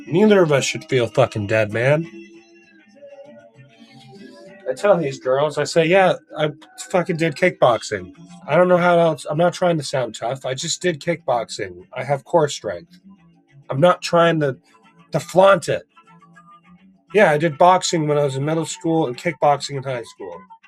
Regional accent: Massachusetts, United States; And I'm sharp. I'm from Massachusetts.

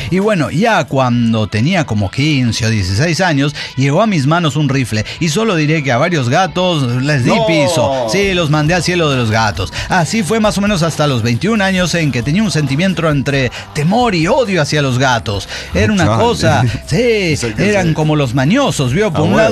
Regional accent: Matamoros, Tamaulipas, Mexico; now in Guadalajara, Mexico; Les vengo a comentar que yo también soy de Matamoros, Tamaulipas.

